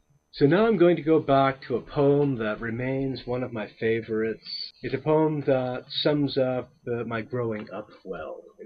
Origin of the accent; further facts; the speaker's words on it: Newfoundland and Labrador, Canada; I grew up on the East Coast, on the North Atlantic coast of Canada, lived more than 30 years of my life in Newfoundland, and then I've lived in various provinces in between the East Coast and the West Coast.